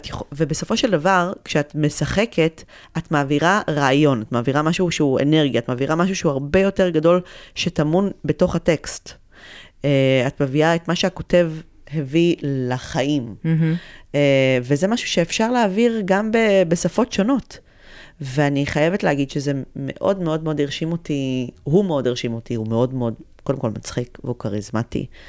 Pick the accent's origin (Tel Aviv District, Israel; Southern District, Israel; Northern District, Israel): Northern District, Israel; Kfar Vradim; וקודם כל, אני שרופה אגב על נהריה, אני גדלתי בכפר ורדים בצפון.